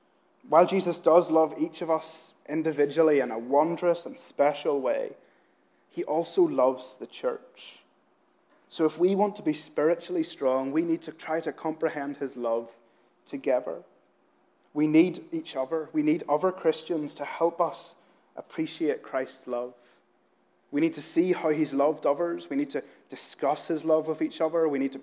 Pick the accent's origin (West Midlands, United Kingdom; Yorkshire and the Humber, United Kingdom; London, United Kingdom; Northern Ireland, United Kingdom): Northern Ireland, United Kingdom; moved away as an adult; back in my hometown in Northern Ireland, there's a coffee shop